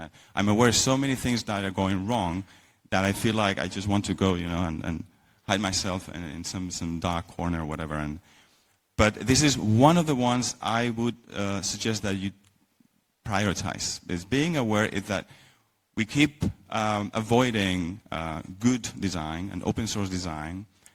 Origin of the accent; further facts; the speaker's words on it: Spain; I'm from Spain.